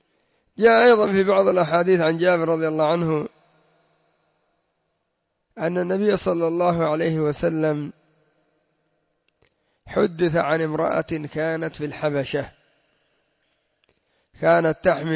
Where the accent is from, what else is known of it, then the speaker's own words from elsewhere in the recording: Yemen; وعندنا في اليمن معلوم منهم